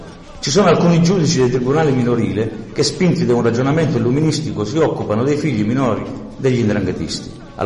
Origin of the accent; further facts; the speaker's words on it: Calabria, Italy; Da calabrese che ha vissuto quella realtà, sono consapevole a quali pressioni i ragazzi sono sottoposti fin da piccoli.